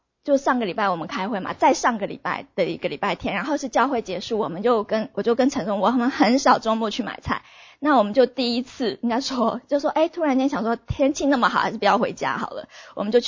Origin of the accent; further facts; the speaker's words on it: Taiwan; 我们就说我是从台湾来